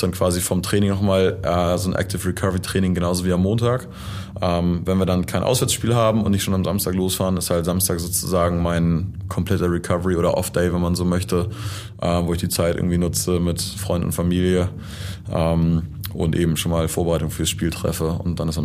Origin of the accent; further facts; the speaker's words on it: Wedel, Schleswig-Holstein, Germany; wir sind beide in Wedel groß geworden